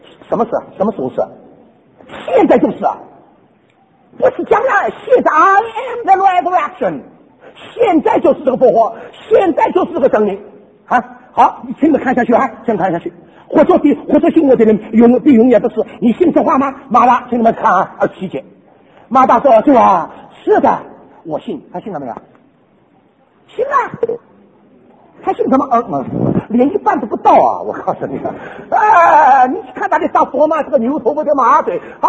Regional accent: Shanghai, China; 讲起来，我们上海人说神奇活现啊

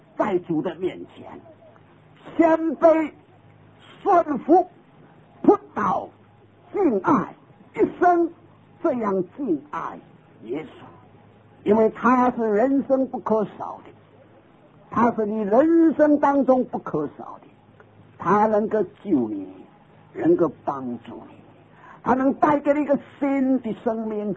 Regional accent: China; 有一个日本人，还有我一个中国人

